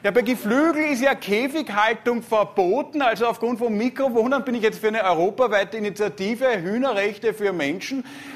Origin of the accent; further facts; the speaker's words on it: Austria; Man hat ja oft Angst, gerade als Österreicher, wir haben immer Angst.